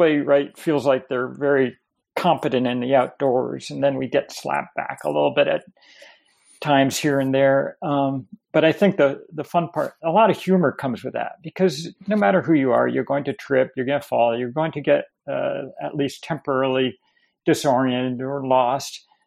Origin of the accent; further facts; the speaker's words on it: Maine, United States; now in Alaska, United States; But, you know, I grew up in Maine and was always very active in the outdoors in Maine, doing solo backpacking trips and, you know, off trail.